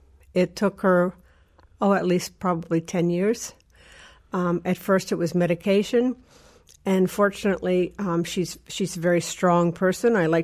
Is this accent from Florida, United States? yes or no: no; Washington, District of Columbia, United States; I'm the oldest of five children. I grew up in Washington, D.C.